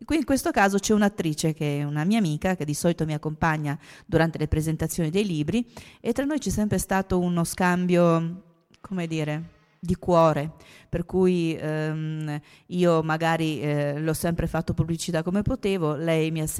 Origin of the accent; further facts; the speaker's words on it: Trieste, Friuli-Venezia Giulia, Italy; Io sono triestina